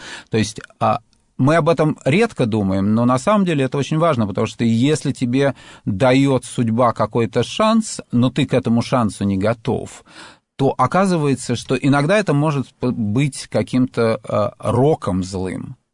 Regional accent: Moscow, Russia; Я абсолютно городской человек, я... Вырос в Москве на Таганке

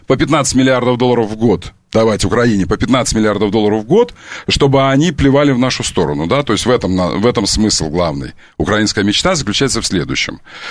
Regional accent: Kursk, Kursk Oblast, Russia; я из Курска

